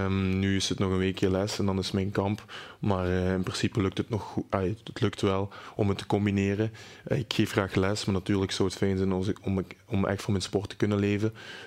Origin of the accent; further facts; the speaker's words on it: Limburg, Netherlands; Het is een van de mooiste gala's hier in Limburg. Dus dat is altijd mooi meegenomen om als Limburger daar te boksen.